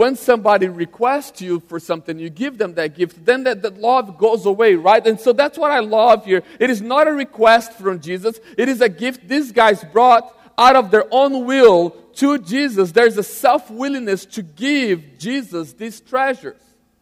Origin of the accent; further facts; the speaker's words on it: Brazil; English is a second language; I'm from Brazil, have an accent, if you notice right now.